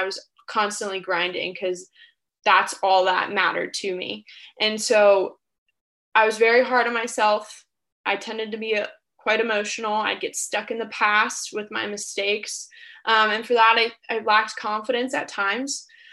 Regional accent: Florida, United States; And so I grew up in Florida. I was a basketball athlete

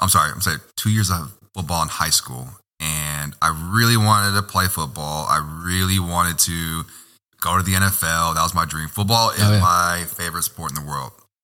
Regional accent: San Francisco, California, United States; also born or lived in Sicily, Italy / San Antonio, United States / Berkeley, United States; So I grew up in San Francisco, bounced around a lot. We used to live in Sicily when I was a kid. Used to live in San Antonio, Texas. Moved back to Berkeley, California. Then, for the most part, lived in San Francisco.

